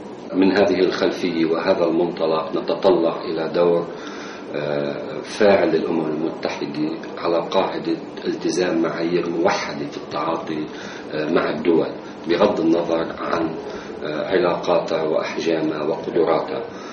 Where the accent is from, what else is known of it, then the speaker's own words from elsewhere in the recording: Khiam, Nabatieh Governorate, Lebanon; هذا اليوم العالمي يعنينا كلبنانيين أكثر من غيرنا. كجنوبيين تعرضنا لعدوان مفتوح منذ أكثر من 3 عقود من الزمن.